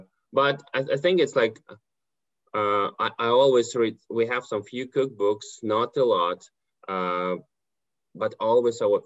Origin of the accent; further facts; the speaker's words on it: Estonia; English is a second language; also born or lived in Kazakhstan; So yes, I'm from Estonia, but I was born in Kazakhstan.